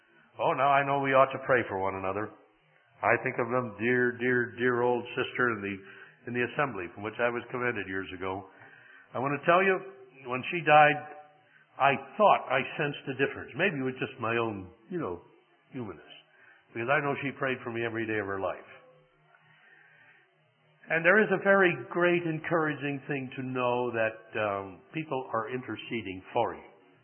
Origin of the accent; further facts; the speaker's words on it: Missouri, United States; Well, I grew up in Missouri. And as a kid, I worked with mules, and I know what that means.